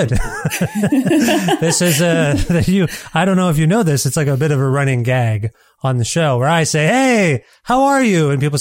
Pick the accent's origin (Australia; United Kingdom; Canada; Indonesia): Canada; as Canadians, we're related, aren't we? I'm a Canadian.